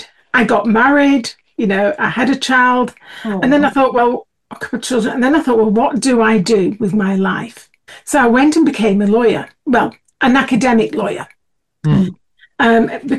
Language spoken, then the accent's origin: English; South Africa; growing up in South Africa, you know, there was always a slightly greater appreciation of homeopathy in South Africa. You know, I was brought up there in the 70s, well, in the 60s and 70s.